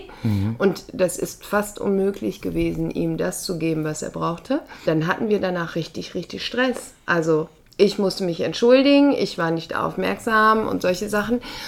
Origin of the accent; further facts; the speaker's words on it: Werther, North Rhine-Westphalia, Germany; saßen wir da in meinem Heimatort Werther in so einem Park